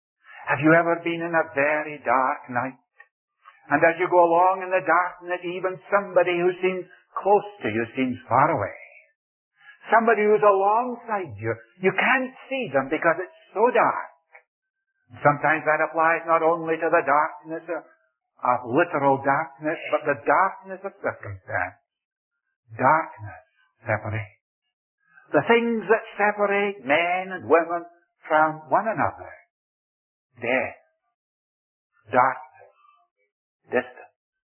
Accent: India; born there; I was born in India. I was born in the home where my parents served the Lord as missionaries, at least in the hospital nearby

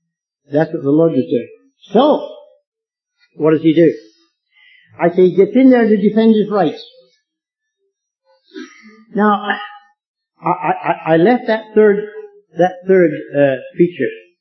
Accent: Ontario, Canada; also born or lived in Cuba; But I was born and raised in Ontario, except for the 20 years we spent in Cuba.

